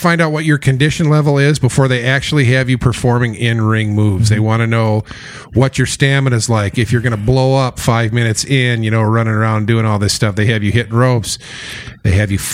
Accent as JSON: {"language": "English", "town": "Ludington", "region": "Michigan", "country": "United States", "tie": "born or raised there", "said": "I grew up in Ludington, went down to Dallas and spent the summer with my aunt, my uncle, and my two cousins."}